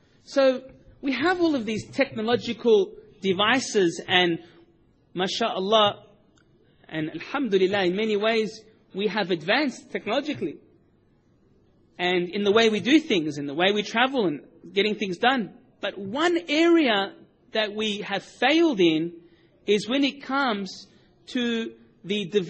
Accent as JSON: {"language": "English", "country": "Australia", "said": "being an Australian, I'm going to be talking about Australia, of course."}